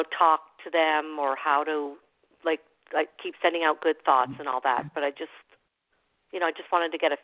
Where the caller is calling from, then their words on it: Ontario, Canada; I'm calling from Ontario.